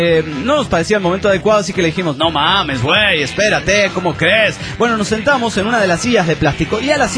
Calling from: New York, United States; de New York.

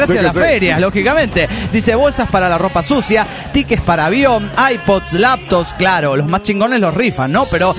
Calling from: La Plata, Buenos Aires Province, Argentina; Hola, soy … de La Plata, Argentina.

